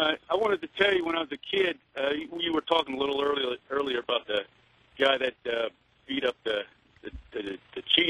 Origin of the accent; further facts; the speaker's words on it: Berkeley, California, United States; when I was a kid, I grew up in Berkeley, California, of all places.